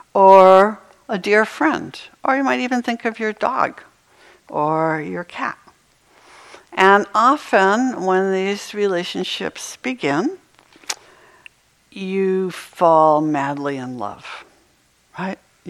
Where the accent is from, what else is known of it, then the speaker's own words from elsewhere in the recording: Maine, United States; just like I used to have snow days when I was growing up in Maine